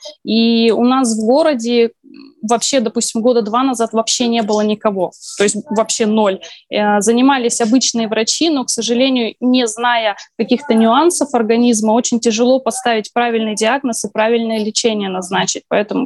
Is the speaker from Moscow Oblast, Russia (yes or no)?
no; Irkutsk Oblast, Russia; я, если что, иркутский врач, я доктор вообще из Сибири.